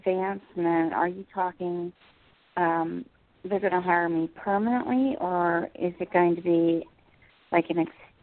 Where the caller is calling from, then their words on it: New Jersey, United States; in New Jersey.